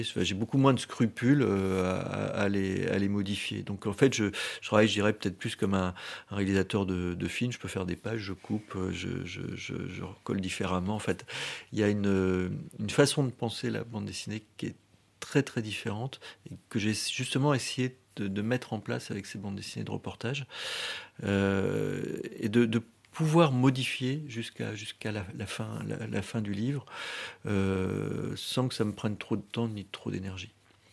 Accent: Saint-Brieuc, Brittany, France; born there; si je suis né à Saint-Brieuc, effectivement je n'y ai pas vécu. D'accord. C'était la ville de mes grands-parents, donc je connais un petit peu. Mais j'ai quand même pas mal bougé en Bretagne.

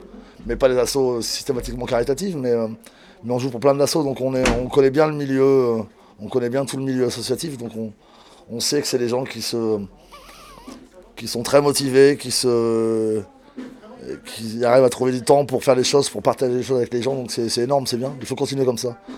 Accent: Brittany, France; moved away; Je suis parti de Bretagne pour arriver dans le nord de la France.

